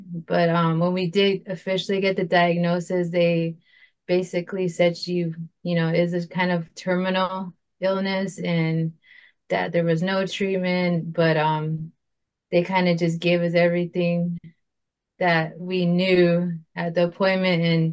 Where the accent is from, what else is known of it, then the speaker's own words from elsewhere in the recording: Arizona, United States; I'm from the Salt River Indian community, and we are near Mesa and Scottsdale